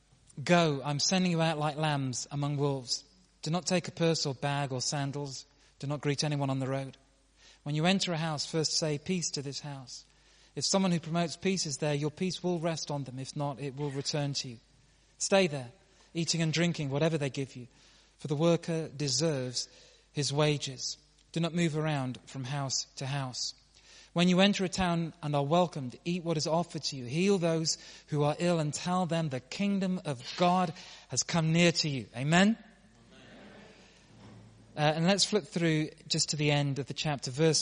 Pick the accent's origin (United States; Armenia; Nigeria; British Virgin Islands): Nigeria; born there; where I come from, where I was born in Nigeria